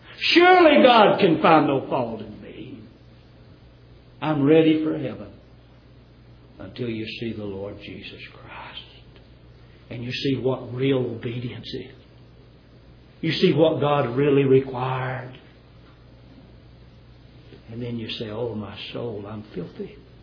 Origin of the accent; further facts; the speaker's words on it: Tennessee, United States; When I was growing up in Tennessee on the farm and we walked through the field